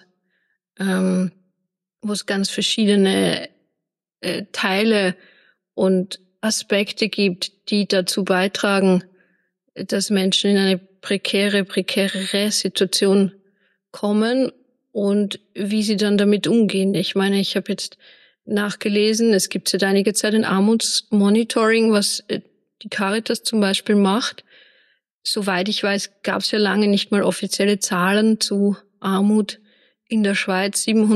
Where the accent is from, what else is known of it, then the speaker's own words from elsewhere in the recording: Vienna, Austria; im Vergleich zu meiner Heimatstadt Wien